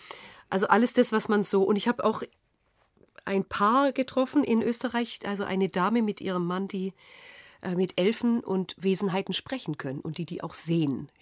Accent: Tuttlingen, Baden-Württemberg, Germany; Natürlich ist Tuttlingen Heimat in dem Sinne Ursprung. Ja, und da kehre ich auch immer wieder hin zurück. Aber die Heimat, wo ich dann wirklich mich wohlfühle, das ist wohl schon Griechenland geworden in den letzten Jahren.

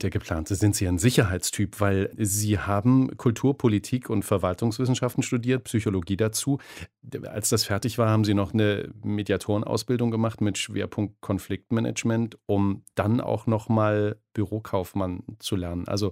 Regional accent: East Germany, Germany; now in Köln, Germany; ich bin auch in der DDR groß geworden, lebe jetzt in Köln im Westen

